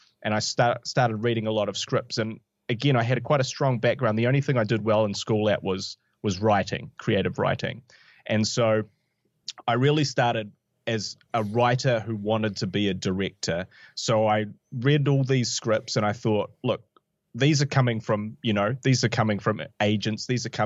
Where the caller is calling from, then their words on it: New Zealand; New Zealand. Yeah, New Zealand.